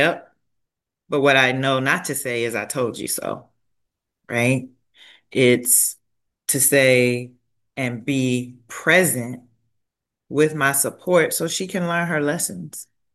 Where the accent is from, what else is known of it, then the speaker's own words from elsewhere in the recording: the South, United States; I'm from the South. Sometimes you just need to sat down.